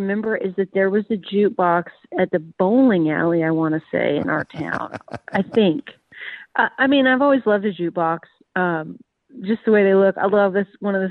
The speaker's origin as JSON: {"language": "English", "town": "Morton", "region": "Washington", "country": "United States", "tie": "born or raised there", "said": "Yeah, Morton, which is quite a way south of Edmonds"}